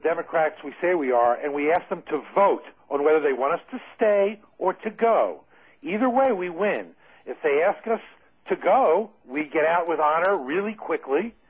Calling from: Santa Cruz, California, United States; I'm calling you from California.

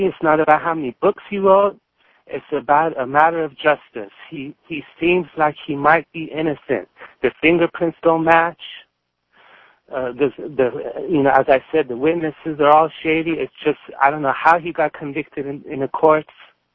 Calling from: San Francisco, California, United States; I'm calling from San Francisco.

